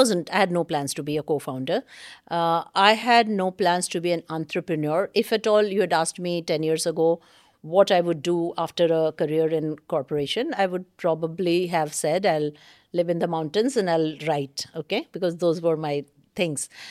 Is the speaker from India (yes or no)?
yes; Bihar, India; I grew up in Bihar.